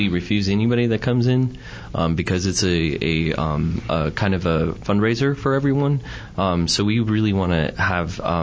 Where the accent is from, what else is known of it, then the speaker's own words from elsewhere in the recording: Prescott, Arizona, United States; because I was born and raised in Prescott.